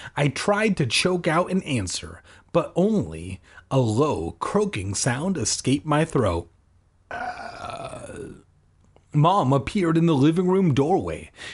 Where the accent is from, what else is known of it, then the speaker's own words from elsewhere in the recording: United States; I'm American, so that's the only song I think